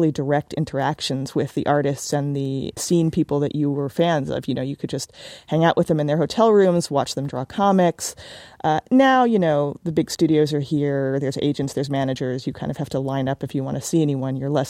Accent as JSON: {"language": "English", "town": "Washington", "region": "District of Columbia", "country": "United States", "tie": "born or raised there", "said": "they've rebuilt parts of my hometown, Washington, D.C. It's set in 1984, and they've rebuilt a bunch of things from 1984 that I remember from when I was a kid."}